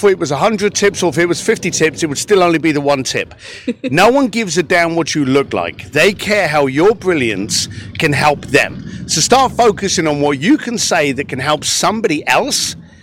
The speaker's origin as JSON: {"language": "English", "region": "London", "country": "United Kingdom", "said": "I'm a bricklayer from East London."}